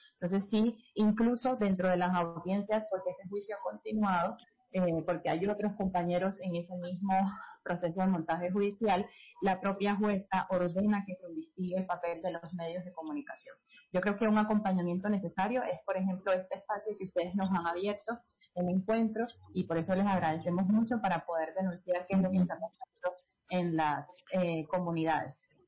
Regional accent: Caribbean Region, Colombia; porque yo soy caribeña

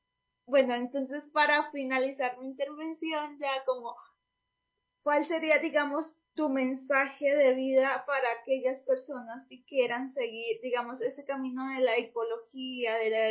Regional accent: Caquetá, Colombia; born there; yo soy hija de huertas comunitarias, porque es en donde yo nací, en el departamento del Caquetá, que es al sur del país, en la Amazonía colombiana

